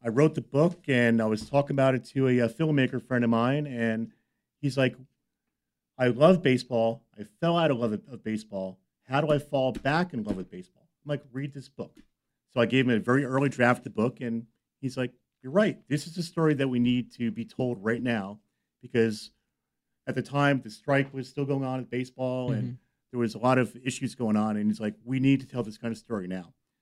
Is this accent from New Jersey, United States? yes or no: yes; New Jersey, United States; also born or lived in New York; But growing up in New Jersey and New York and such, it's just who I am.